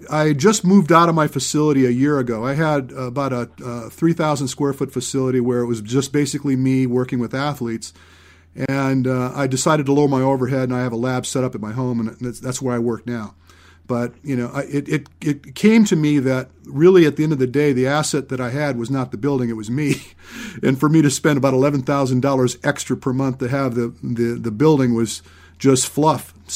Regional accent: Michigan, United States; I was born and raised in Michigan, and the concept of swimming 2.5 miles in the ocean was just no way.

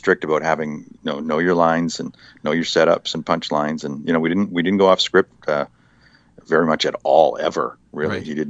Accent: Hamilton, Ontario, Canada; growing up in Hamilton, it's like, hey, man, they did Tiny Talentine in here.

